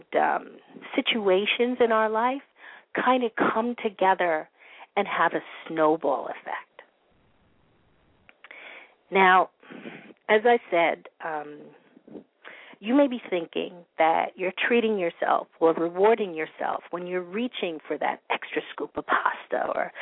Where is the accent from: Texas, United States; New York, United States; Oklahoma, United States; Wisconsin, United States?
New York, United States; Washington Heights; And I come from Washington Heights.